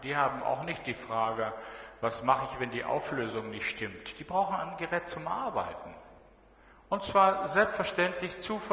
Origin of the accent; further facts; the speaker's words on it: North Rhine-Westphalia, Germany; ich komme aus Nordrhein-Westfalen